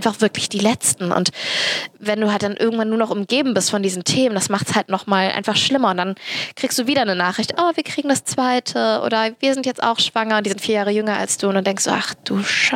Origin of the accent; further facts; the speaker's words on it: Cologne, North Rhine-Westphalia, Germany; ich bin Kölnerin und halbe Türkin.